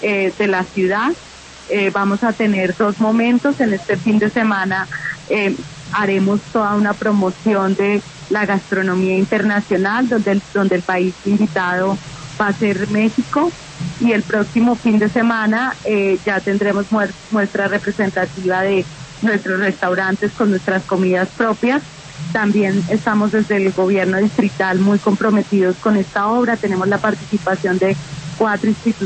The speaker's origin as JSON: {"language": "Spanish", "town": "Bogotá", "region": "Bogotá D.C.", "country": "Colombia", "said": "En la medida que nosotros como bogotanos valoremos nuestra ciudad"}